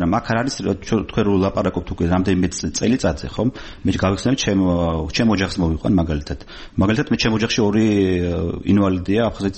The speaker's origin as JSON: {"language": "Georgian", "region": "Tbilisi", "country": "Georgia", "tie": "born or raised there", "said": "მე ვარ საქართველოს შვილი, გაზრდილი ვარ. საქართველოს თბილისის და საქართველოს ყაიდაზე"}